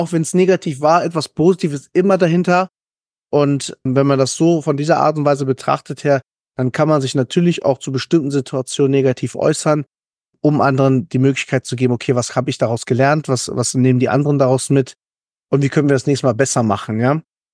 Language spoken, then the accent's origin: German; Peru; now in Germany; Ich für meinen Teil liebe Deutschland und es gibt natürlich Dinge, die mir nicht gefallen und Peru gibt es so Dinge, die mir auch nicht gefallen